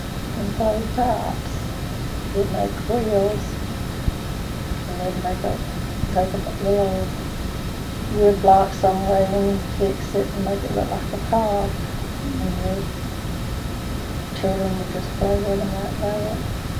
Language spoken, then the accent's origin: English; Alabama, United States; also born or lived in Georgia; That's the one we moved into when we come from Alabama to Georgia.